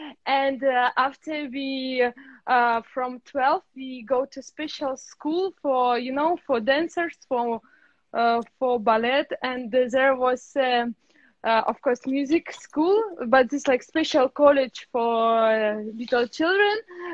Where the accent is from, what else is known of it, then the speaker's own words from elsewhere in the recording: Russia; English is a second language; also born or lived in Prague; now in Paris, France; I'm from Russia, but I was studying in Prague in college for a musician. And now in Paris, I become study in Belgium Royal Conservatory.